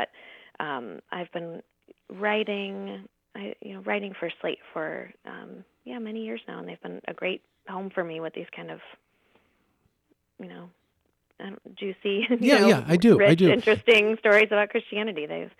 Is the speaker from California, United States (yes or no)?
no; Illinois, United States; Well, I was raised evangelical. I grew up outside Chicago and graduated from an evangelical college.